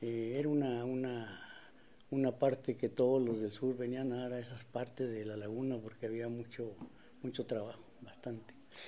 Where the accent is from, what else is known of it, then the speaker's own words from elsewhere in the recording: Torreón, Coahuila, Mexico; also born or lived in Tayagua; yo vengo de Tayagua, Zacatecas. Desde que estaba muy chiquito me trajeron de brazos de 6 meses. Nos vinimos para la ciudad de Torreón.